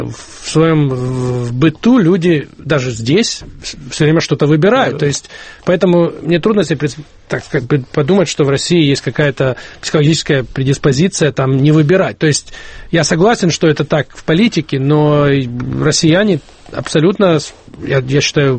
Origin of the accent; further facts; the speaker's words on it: Canada; это я не россиянин. То есть я смотрю на это как канадец, человек, который как бы живет в Северной Америке.